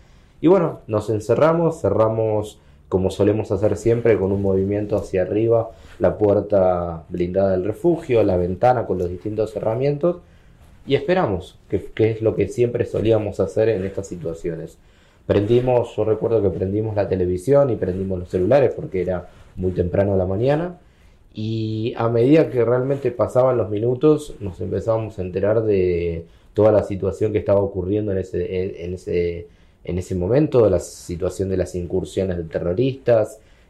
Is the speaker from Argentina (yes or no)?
yes; Argentina; como soy argentino, más pequeño que la provincia más pequeña de Argentina.